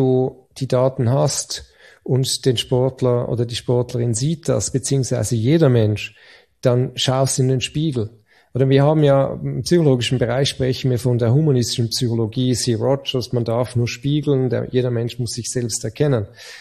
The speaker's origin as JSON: {"language": "German", "country": "Switzerland", "said": "ich als Schweizer"}